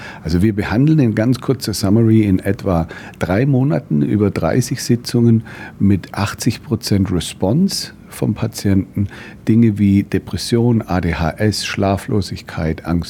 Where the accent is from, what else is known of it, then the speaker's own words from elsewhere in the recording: Southern Germany, Germany; moved away as an adult; now in Australia; ich bin im Süden geboren, aufgewachsen, habe auch in Deutschland studiert zunächst, bin dann aber etwa vor 25 Jahren mit Fresenius nach Australien ausgewandert